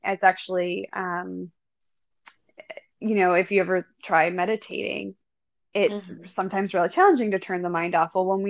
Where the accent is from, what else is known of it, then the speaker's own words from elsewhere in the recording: Buffalo, New York, United States; now in Redondo Beach, United States; I'm originally from Buffalo, New York, and I moved to, LA, and now I'm in Redondo Beach 6.5 years ago.